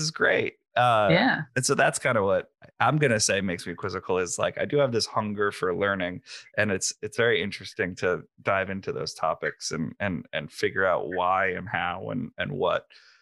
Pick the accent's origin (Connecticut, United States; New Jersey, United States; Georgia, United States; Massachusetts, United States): Connecticut, United States; the town I grew up in Connecticut was infested with vampires